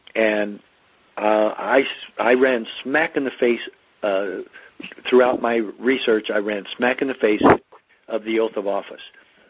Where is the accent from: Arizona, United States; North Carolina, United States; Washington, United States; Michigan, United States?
Arizona, United States; And then I decided after 5 years after that epiphany to move home to Arizona and run for sheriff in my hometown.